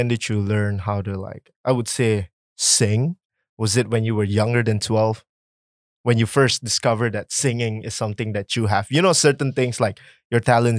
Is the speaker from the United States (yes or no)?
no; Sarawak, Malaysia; I'm from Sarawak.